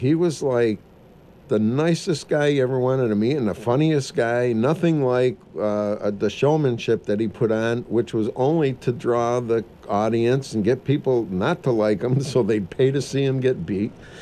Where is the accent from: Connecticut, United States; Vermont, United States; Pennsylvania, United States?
Pennsylvania, United States; Johnstown; Growing up in Johnstown, there was a leather factory